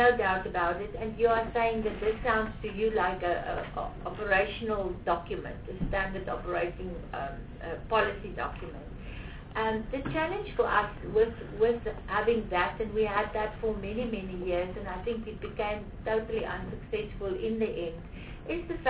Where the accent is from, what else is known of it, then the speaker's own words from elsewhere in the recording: Free State, South Africa; Now, I come from the Free State. It's very close to my heart.